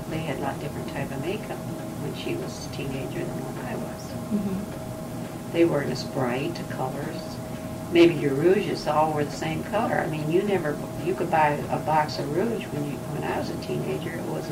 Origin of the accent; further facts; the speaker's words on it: Parkville, Missouri, United States; Well, I was born in Parkville, Missouri, which is Parkville. And I went to school there, and then I went to high school in North Kansas City, Missouri.